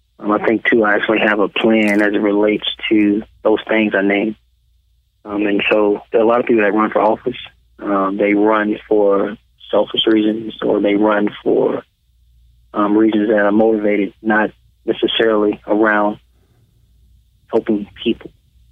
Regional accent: Birmingham, Alabama, United States; Well, the short version is I am a son of Birmingham. I was born and raised in Birmingham. My family's from here. All my extended family's from here.

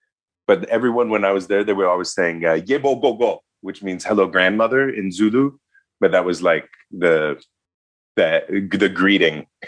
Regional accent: Lilongwe, Central Region, Malawi; born there; also born or lived in Minnesota; Lilongwe, Malawi.

